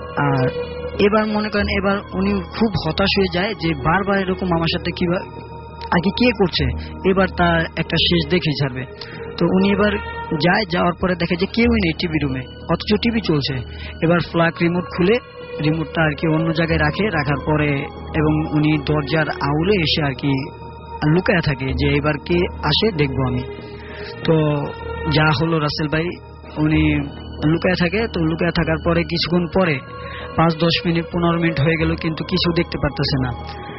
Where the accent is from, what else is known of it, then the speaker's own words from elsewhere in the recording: Bhola, Barisal Division, Bangladesh; আমি ভোলা থেকে এসেছি।